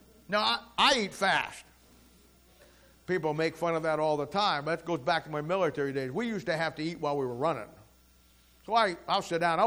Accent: Ohio, United States; Every year, we take our annual pilgrimage to Ohio. I'm from Ohio.

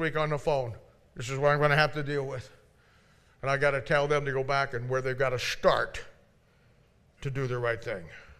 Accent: Ohio, United States; I grew up in Amish country. Canton, Ohio, to the north has Hartville. Down to the south, it's all Amish.

